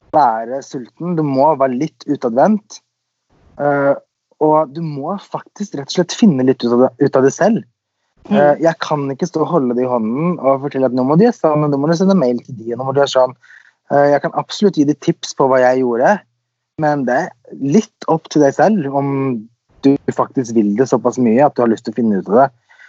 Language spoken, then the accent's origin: Norwegian; Sweden; Jeg er jo født og oppvokst i Sverige, så der har jeg bodd.